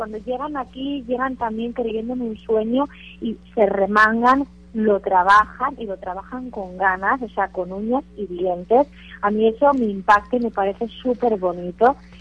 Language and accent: Spanish; Pamplona, Navarre, Spain; una cobertura que hice de los Sanfermines, que son las fiestas de mi tierra, de mi ciudad.